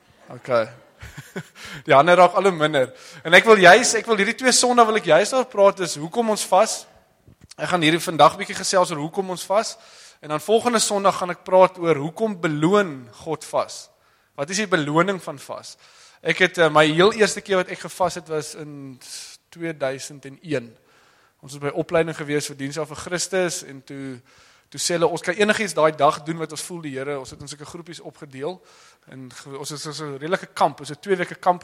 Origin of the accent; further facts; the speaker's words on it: Western Cape, South Africa; nou ek kom van die Weskus af